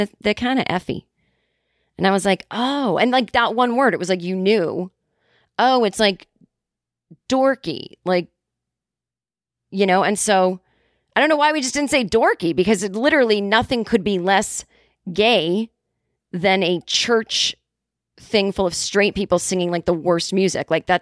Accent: Boston, Massachusetts, United States; when I was growing up in Boston, I didn't even know until I was a teenager

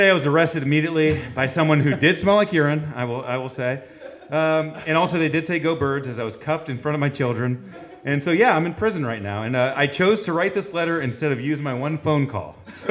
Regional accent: California, United States; big fan of the show. … because I'm from the Bay Area.

